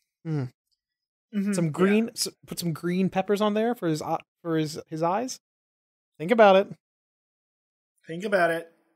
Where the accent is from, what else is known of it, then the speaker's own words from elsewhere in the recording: Rome, Lazio, Italy; English is a second language; I'm pizza addicted. I could keep talking about pizzas for hours. I think about it all the time. I'm from Rome.